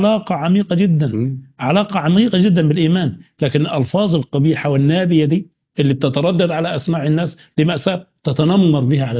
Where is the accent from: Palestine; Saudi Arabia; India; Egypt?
Egypt; Upper Egypt; كان عندنا في الصعيد زمان